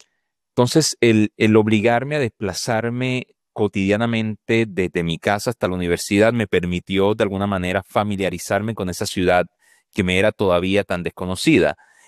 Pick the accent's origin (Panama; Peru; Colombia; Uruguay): Colombia; Cartagena, Bolívar; born there; yo sí nací en Cartagena, pero tenemos la coincidencia de que, por lo menos en mi caso, mi familia no era de Cartagena. Mi papá es de los Montes de María